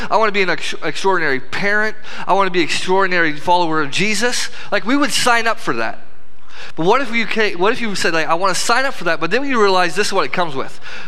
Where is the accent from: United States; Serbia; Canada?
United States; Illinois; now in Indiana, United States; I'm from Illinois, and now we live in Indiana.